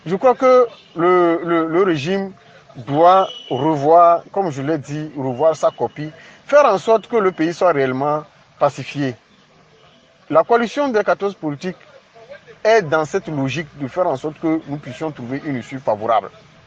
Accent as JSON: {"language": "French", "country": "Togo", "said": "Nous sommes tous des Togolais. Nous sommes condamnés à vivre ensemble."}